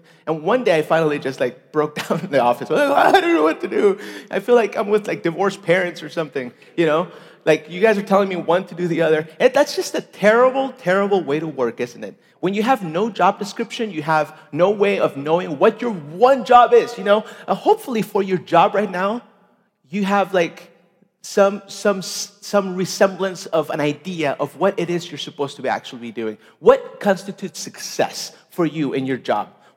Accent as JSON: {"language": "English", "town": "Bogotá", "region": "Bogotá Capital District", "country": "Colombia", "second_language": "English", "said": "I'm from Bogota, Colombia, hence my exotic accent."}